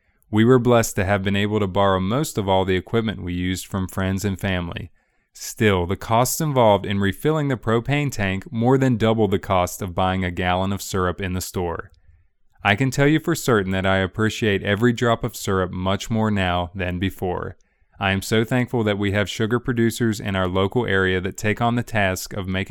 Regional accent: United States; I grew up in Highland County, so I have been familiar with that delicious, sweet, amber-colored treat since childhood.

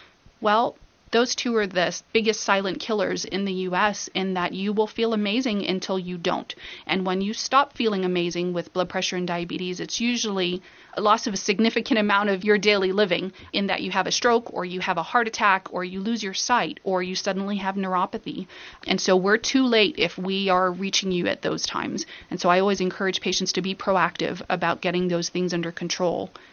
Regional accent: Bahamas; now in Monterey, United States; I am the family practice doc here in Monterey, and I am from the Bahamas, which is, yes, a long way away. It's about 180 miles off the coast of Florida

